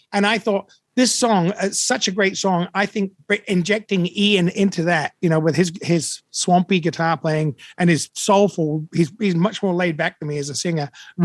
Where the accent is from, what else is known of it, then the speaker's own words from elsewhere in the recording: Australia; I'm a singer from Australia.